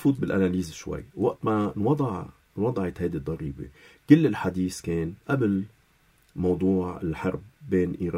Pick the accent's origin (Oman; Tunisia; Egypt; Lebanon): Lebanon; نحن كلبنانيه